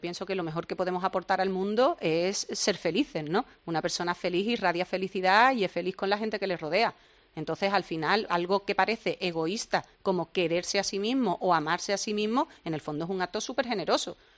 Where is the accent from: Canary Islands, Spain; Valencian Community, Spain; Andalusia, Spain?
Andalusia, Spain; Cádiz; yo soy de Cádiz, tengo un paseo marítimo y una playa estupenda